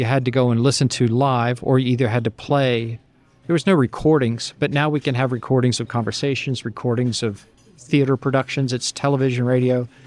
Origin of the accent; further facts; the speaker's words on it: Athens, Georgia, United States; And so I grew up around Athens, Georgia in the 80s and 90s.